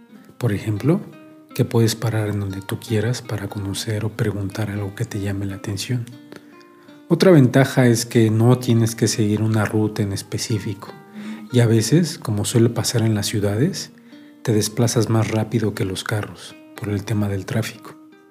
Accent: Mexico City, Mexico; yo ando en bicicleta casi todos los días en mi ciudad natal, la gran Ciudad de México

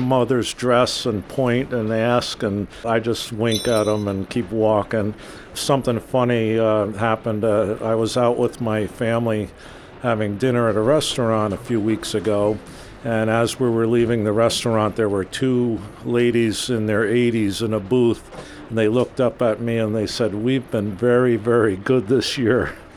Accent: Poughkeepsie, New York, United States; I'm from Poughkeepsie.

